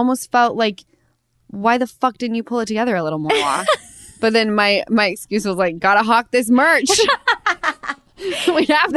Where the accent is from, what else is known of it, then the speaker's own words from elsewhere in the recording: Utah, United States; also born or lived in Los Angeles; you know, I come from Utah.